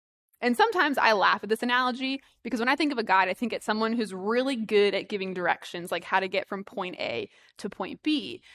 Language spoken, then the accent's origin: English; Massachusetts, United States; born there; now in Rhode Island, United States; I was born in Massachusetts, and so I feel like we can relate on that level.